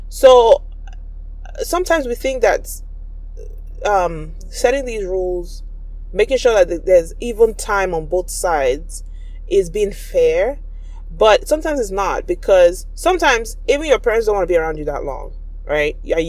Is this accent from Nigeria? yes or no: yes; East, Nigeria; My husband's from the West and I'm from the East. So we speak different languages, we have different cultures and traditions, right?